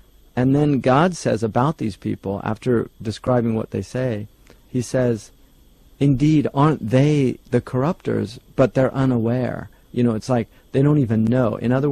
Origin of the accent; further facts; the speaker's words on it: United States; born there; I wasn't born in Iran or born, you know, I was born in America.